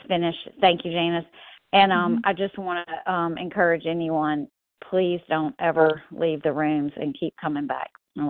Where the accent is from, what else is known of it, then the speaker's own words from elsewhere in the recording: Louisiana, United States; I'm from Louisiana.